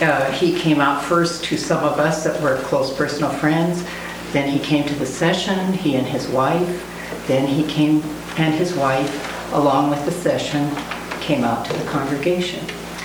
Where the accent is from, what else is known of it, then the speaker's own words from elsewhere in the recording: Tacoma, Washington, United States; from Tacoma.